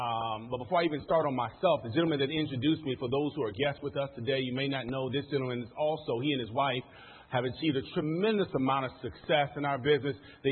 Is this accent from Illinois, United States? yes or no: no; Maryland, United States; born and raised in Maryland, about 15 minutes outside of Washington, D.C., where I still reside.